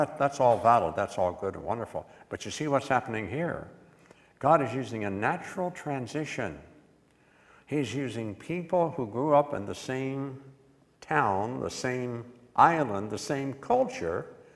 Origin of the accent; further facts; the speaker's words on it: Martinsburg, West Virginia, United States; I grew up in Martinsburg, West Virginia, and my parents were involved in establishing the Grace Brethren Church there.